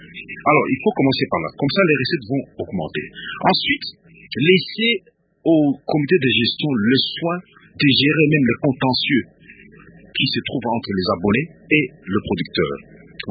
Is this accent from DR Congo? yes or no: yes; DR Congo; je suis congolais